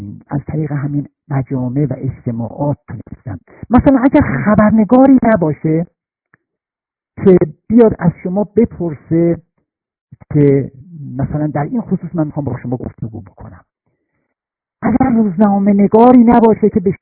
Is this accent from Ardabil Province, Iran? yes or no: no; Tabriz, East Azerbaijan, Iran; من در واقع بچه محله بودم، در آغوش محله در شهر، در محله و شهر تبریز مشارکت داشتم، از همون نوجوانی